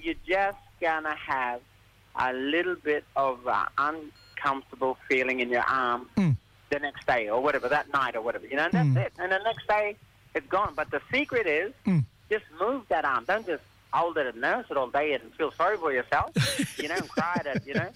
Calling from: Townsville, Queensland, Australia; I'm coming live from Castletown Shopping Centre, Townsville.

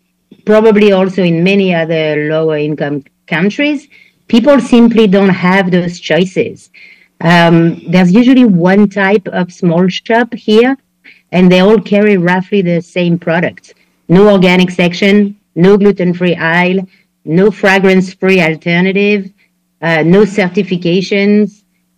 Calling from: India; Incredible India.

